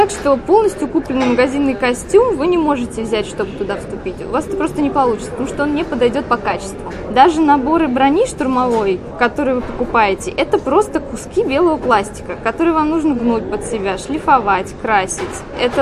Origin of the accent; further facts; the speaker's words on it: Russia; Сейчас у нас в России стало больше возможностей что-то достать.